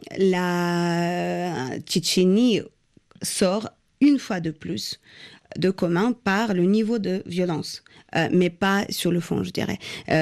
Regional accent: Russia; Je suis russe d'origine, oui, tout à fait.

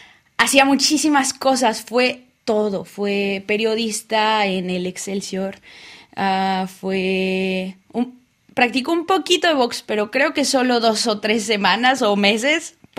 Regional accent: Puebla, Mexico; also born or lived in Mexico City; Sí, bueno, nací en México DF, pero siempre he vivido en Puebla, en el estado de Puebla. Ahí me crié con mi familia materna.

